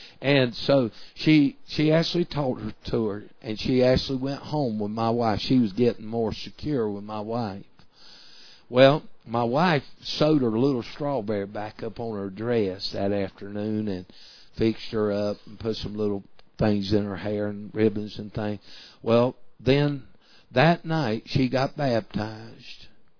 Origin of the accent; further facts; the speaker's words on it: Salisbury, United States; finally God called me off to finish college and went off back to my hometown in Salisbury